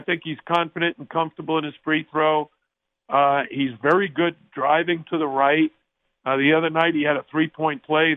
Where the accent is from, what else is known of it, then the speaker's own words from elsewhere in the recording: New York City, New York, United States; I grew up in the Bronx, went to high school in Queens.